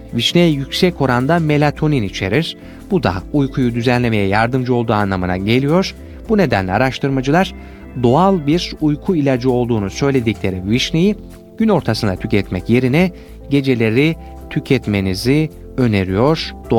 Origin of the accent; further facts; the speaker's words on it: Konya, Turkey; Ama ben mesela Konyalıyım ve Konya'da makarnayı bile, pilavı bile ekmekle yiyen vatandaşlarımız var.